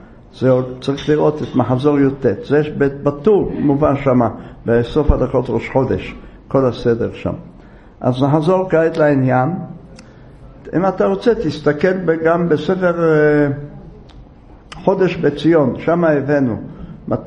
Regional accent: Jerusalem, Jerusalem District, Israel; למשל אנחנו ירושלמים, צריך לתת בירושלים

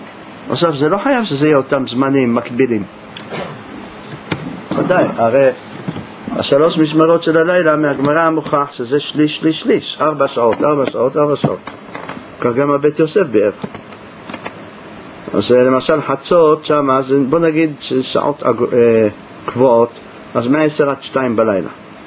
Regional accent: Jerusalem, Jerusalem District, Israel; כשהייתי ילד כל בתי הכנסת בירושלים פללו לפני הנץ.

